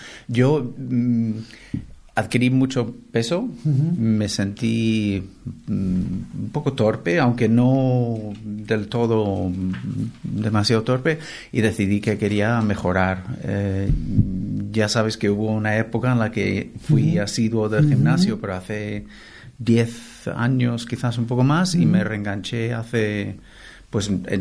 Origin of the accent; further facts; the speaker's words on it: Minneapolis, Minnesota, United States; Yo soy de Minneapolis.